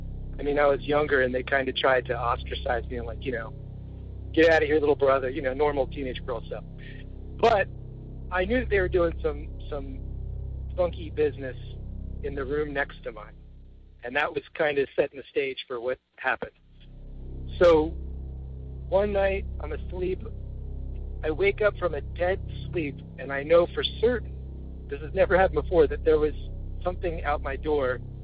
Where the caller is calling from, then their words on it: New Jersey, United States; I'm calling from South Jersey.